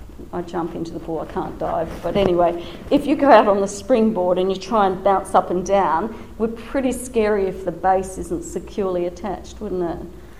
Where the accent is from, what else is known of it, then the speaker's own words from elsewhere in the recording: Tasmania, Australia; I grew up in Tasmania, and rural Tasmania